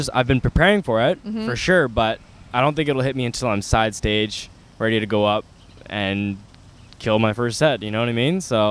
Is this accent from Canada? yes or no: yes; Canada; It's amazing, especially because I am Canadian.